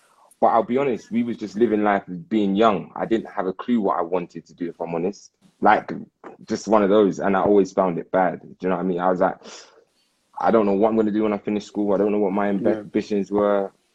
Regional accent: Clapham, London, United Kingdom; Growing up, you know, I'm from Crapham Junction.

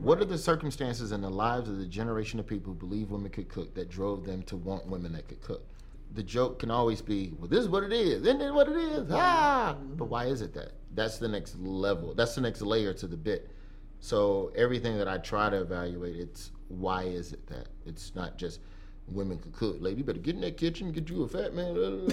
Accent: the South, United States; The one advantage to growing up in the South doing stand up is that you perform for a different demo every week.

